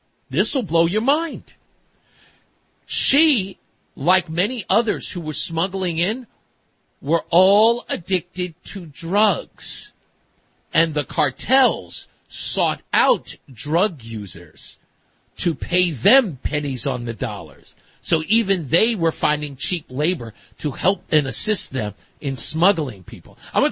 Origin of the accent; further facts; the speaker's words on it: Queens, New York, United States; Now, I'm from Hollis, Queens. I will tell you this, as, you know, as long as I live, I represent Hollis, Queens.